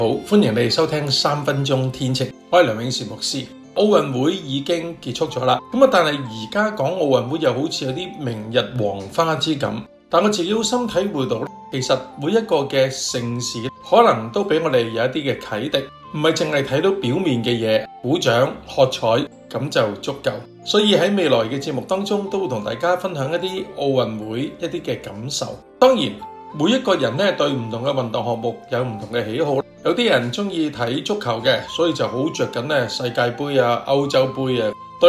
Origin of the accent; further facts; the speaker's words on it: Hong Kong; 作为一个香港人，我仍然将个焦点摆在香港的里面。